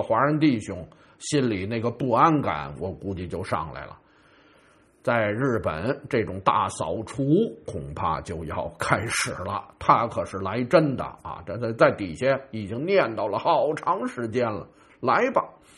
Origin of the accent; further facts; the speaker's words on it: New Zealand; 我们新西兰人都没人敢发这类似的这种信件